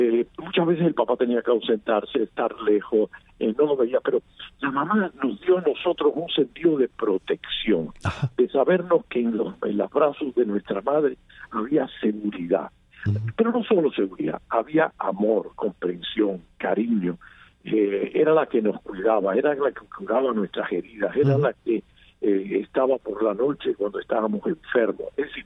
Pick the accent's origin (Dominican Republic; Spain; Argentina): Spain; now in Cuba; acabamos yendo al sitio donde había nacido mi padre, a España, y crecí en España, me eduqué en España, me hice sacerdote en España, me ordené en Madrid.